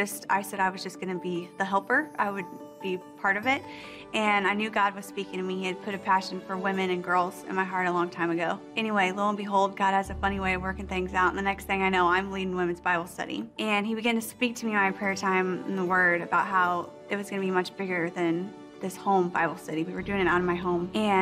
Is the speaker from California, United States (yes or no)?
no; Missouri, United States; I'm from Missouri. Everyone knows Joyce Meyer in Missouri, I think.